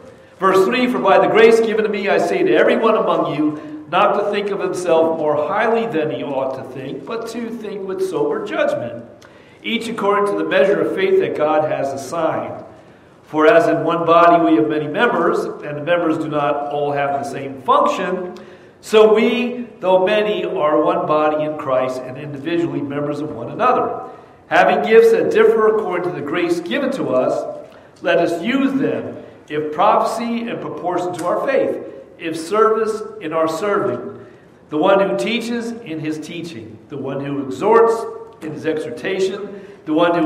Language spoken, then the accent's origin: English; New Jersey, United States; And you know, I'm from Jersey, I don't care.